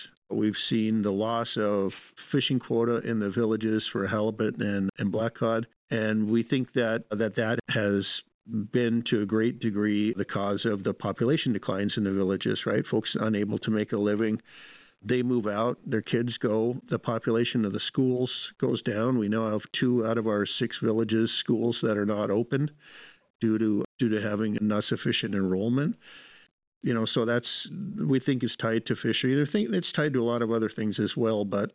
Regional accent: Kodiak, Alaska, United States; I was born and raised in Kodiak. I was born in 1961 at Griffin Memorial Hospital, which is that little white square building across the street from the Illitik Museum.

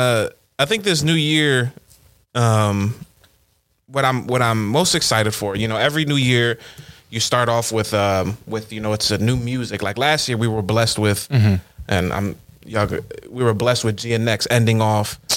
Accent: Ontario, Canada; I'm from Ontario, Canada.

